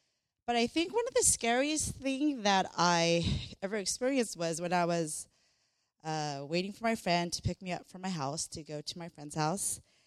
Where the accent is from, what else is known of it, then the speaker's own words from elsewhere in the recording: Paramount, California, United States; I grew up in Paramount, which a lot of people confuse that with Paramount Studios, but it's nothing like it. It's next to Compton, Linwood, where the 91 and the 105 and the 710, where people try to drive fast through. That's where I grew up.